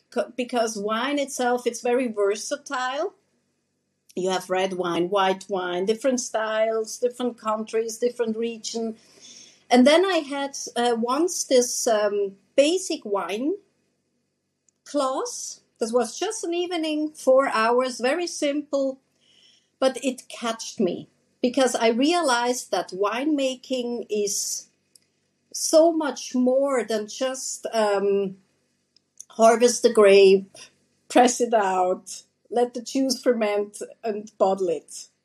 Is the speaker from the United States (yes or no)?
no; Switzerland; English is a second language; now in Bosnia and Herzegovina; Originally, I'm coming from Swiss. I'm from Switzerland. I'm Swiss. And I live here in Bosnia and Herzegovina since 2018. First year in Sarajevo, and now we moved to my beloved Herzegovina, the southern part of Bosnia and Herzegovina.